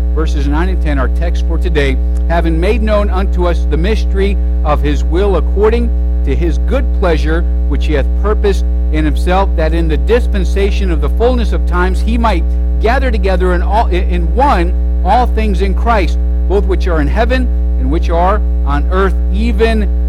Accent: Tucson, Arizona, United States; I grew up reading a lot of books. I grew up in Tucson. It was hot outside, and so I did a lot of reading.

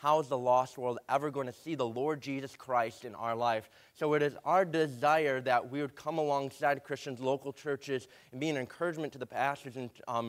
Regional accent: Shelby Township, Michigan, United States; We are from Shelby Township, Michigan, which is just a little bit north of Detroit.

